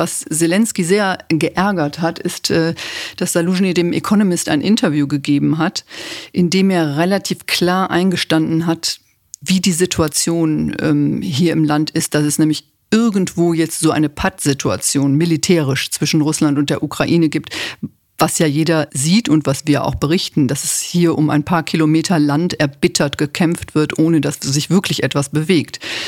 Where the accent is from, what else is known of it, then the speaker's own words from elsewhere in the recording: Berlin, Germany; als Berlinerin